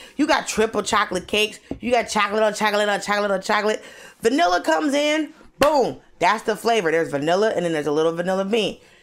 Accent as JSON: {"language": "English", "town": "Atlanta", "region": "Georgia", "country": "United States", "tie": "born or raised there", "said": "We have an actual black city. I grew up in Atlanta. We just do shit in the city."}